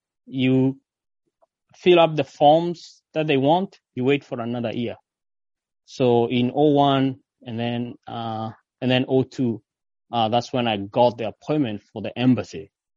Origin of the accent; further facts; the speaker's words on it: Thika, Kiambu County, Kenya; moved away; I was born in Kenya, mm-hmm. In central, a place called Manu, mm-hmm. In Thika, mm-hmm. and that's where I grew up before I migrated over here.